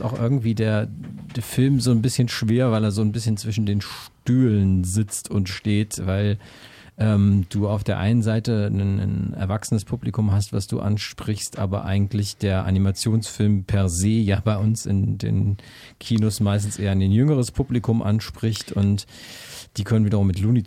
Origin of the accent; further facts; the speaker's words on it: North Rhine-Westphalia, Germany; Euskirchen und Düren sind ja immer die beiden. Das ist meine Heimat, auf Rande erwähnt.